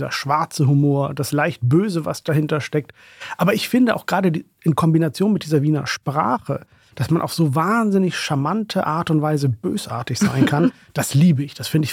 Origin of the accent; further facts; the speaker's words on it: Northern Germany, Germany; now in Vienna, Austria; Ich fühle mich auch in Norddeutschland zu Hause, wo ich herkomme, was meine Heimat ist, wenn man dieses Wort nutzen möchte.